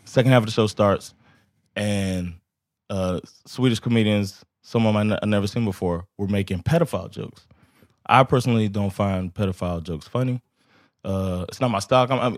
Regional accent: United States; and I'm from the States where open mic is

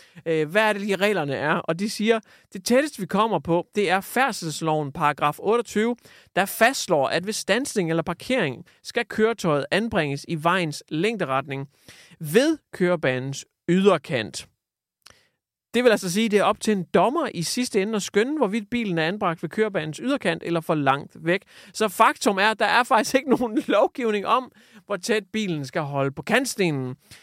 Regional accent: North Denmark Region, Denmark; now in Aalborg, Denmark; Jeg sidder og optager det her lige nu i Aalborg. Der er lidt mere fart på, end der er i min hjemby i Jørgen, som lige ligger 60 km nord for Aalborg.

